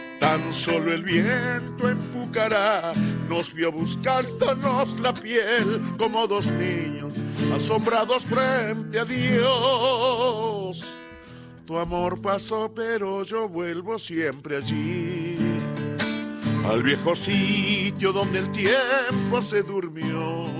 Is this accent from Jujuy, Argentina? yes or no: yes; Purmamarca, Jujuy, Argentina; porque yo soy de Purmamarca